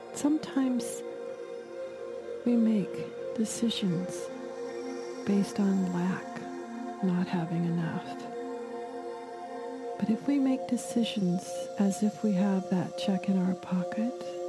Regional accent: Pacific Northwest, United States; Growing up in the Pacific Northwest, yeah, I'm one of those tree hugger types of gals.

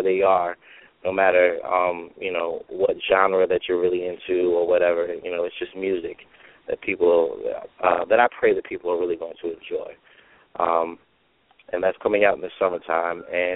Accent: Richmond, Virginia, United States; also born or lived in Germany / Texas / Louisiana / Alabama; I moved to Texas and then Louisiana, Alabama, Massachusetts, then Virginia. And I'm actually from Richmond, Virginia. I spent most of my time in Richmond. And I moved to the 757 area for a job.

